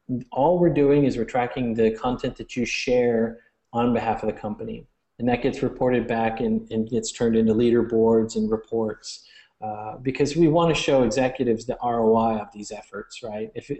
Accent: Wisconsin, United States; also born or lived in Houston, United States; I was raised in central Wisconsin. I was born in Houston, Texas.

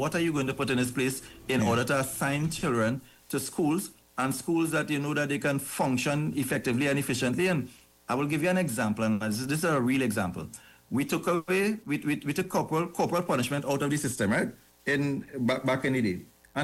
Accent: Wallerfield, Trinidad & Tobago; I come from an agricultural background. I grew up in Wallerfield. Right? It's a farming area.

